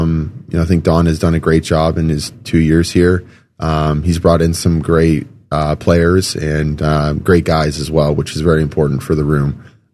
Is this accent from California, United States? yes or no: no; Massachusetts, United States; also born or lived in Colorado; Yeah, I grew up in Massachusetts as well, and it snowed all the time there.